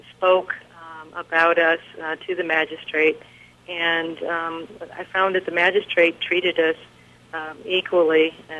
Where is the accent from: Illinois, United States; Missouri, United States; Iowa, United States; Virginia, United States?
Iowa, United States; growing up in Iowa as a rural farm girl, and having my roots in that state and then coming back home to get married there